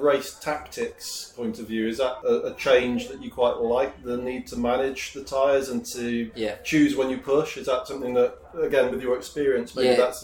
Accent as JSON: {"language": "English", "country": "United Kingdom", "said": "I'm a little bit biased, obviously, as a Brit."}